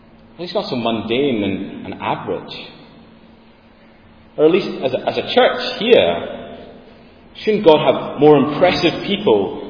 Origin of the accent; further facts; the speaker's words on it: Sandwich, Scotland, United Kingdom; I'm from Lewis, I'm from Sandwich, and this was my church before I went away to study.